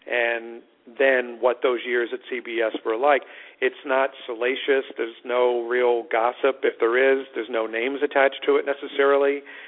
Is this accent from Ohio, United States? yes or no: no; Philadelphia, Pennsylvania, United States; I still felt like I was pumping gas growing up in Philadelphia, or the kid, you know, in the basement of my Northeast Philadelphia row home just staring at TV wondering how it gets made